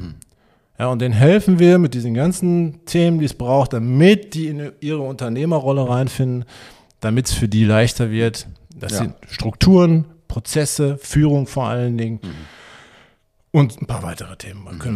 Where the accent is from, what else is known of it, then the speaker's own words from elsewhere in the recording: North Rhine-Westphalia, Germany; ich komme eigentlich aus dem Münsterland und habe dann in Aachen studiert, Informatik.